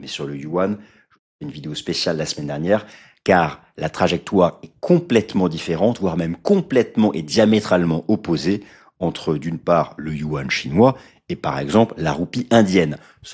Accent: Texas, United States; French is a second language; je vous fiche un billet comme on dit chez moi au Texas

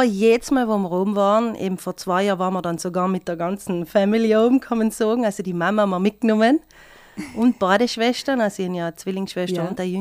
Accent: Kaltern, Trentino-Alto Adige, Italy; Ich komme schon aus Kaltern, aber ich komme ja eigentlich... bin eigentlich gebürtig vom Kalter See.

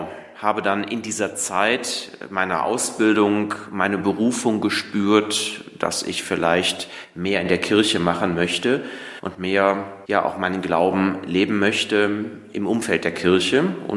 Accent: Bornheim, North Rhine-Westphalia, Germany; Ich bin aufgewachsen und groß geworden in Bornheim im Vorgebirge. Bin da sehr katholisch sozialisiert.

